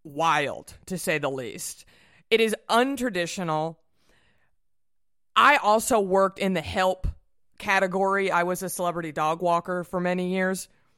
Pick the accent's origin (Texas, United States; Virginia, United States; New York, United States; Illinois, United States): Texas, United States; Dallas; I'm from Dallas.